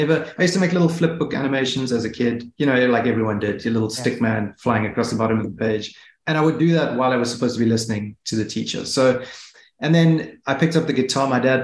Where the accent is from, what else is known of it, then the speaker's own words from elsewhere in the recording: Johannesburg, Gauteng, South Africa; moved away as an adult; now in Cape Town, South Africa; my parents moved to Johannesburg when I was, I think, 3 or 4 years old. I grew up in Johannesburg. I was there for my entire life up until about 27. I was 27 years old.